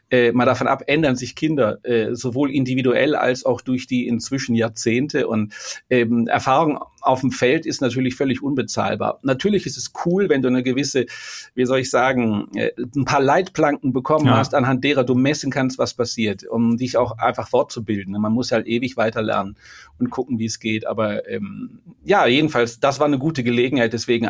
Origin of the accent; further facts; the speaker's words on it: Wuppertal, North Rhine-Westphalia, Germany; also born or lived in Italy; now in Switzerland; lebe auch in der Schweiz, offiziell im Tessin. Das ist direkt an der italienischen Grenze und bin aus Wuppertal weg vor 32 Jahren, genau. Bin ich nach Italien, habe lange da in Italien gelebt